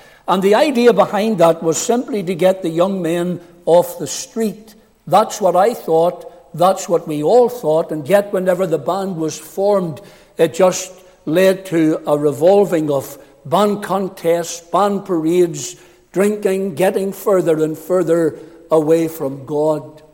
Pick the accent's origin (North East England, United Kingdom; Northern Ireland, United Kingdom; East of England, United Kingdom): Northern Ireland, United Kingdom; Cookstown; I grew up in Cookstown many years ago. I just turned 60 there a couple of months ago. But I grew up in Cookstown, mum and dad, six children, three boys, three girls.